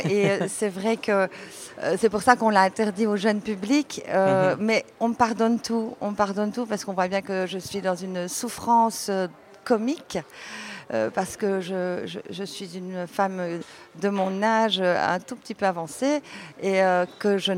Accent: Belgium; je suis née en Belgique, j'ai été élevée par une culture grecque, très méditerranéenne.

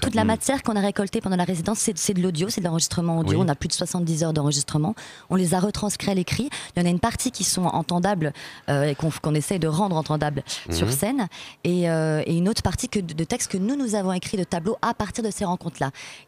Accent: Paris, Île-de-France, France; Non, à Paris.

